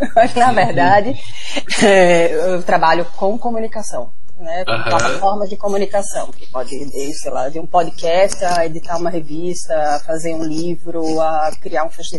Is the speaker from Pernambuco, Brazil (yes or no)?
yes; Pernambuco, Brazil; now in Curitiba, Brazil; Dizer que eu sou pernambucana, mas que estou em Curitiba há 16 anos, então faz parte dessas escolhas, assim, né? Então, por exemplo, nascer pernambucana não foi uma escolha minha, mas eu quis ser pernambucana, né? Eu adotei Pernambuco